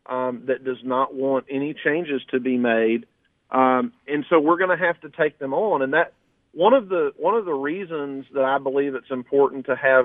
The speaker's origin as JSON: {"language": "English", "town": "Columbus", "country": "United States", "tie": "born or raised there", "said": "And in my hometown of Columbus, we had a situation 4 years ago where a lady showed up at the office with 19 absentee ballots."}